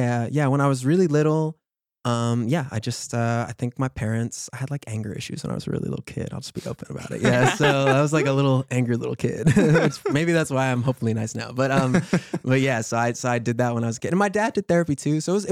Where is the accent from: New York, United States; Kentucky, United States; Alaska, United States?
New York, United States; And then also growing up in New York, a lot of busking like on the subways and stuff